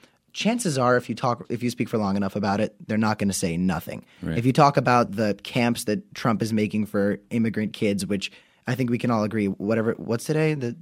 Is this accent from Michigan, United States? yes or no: no; Florida, United States; We're from Florida, so it's hot.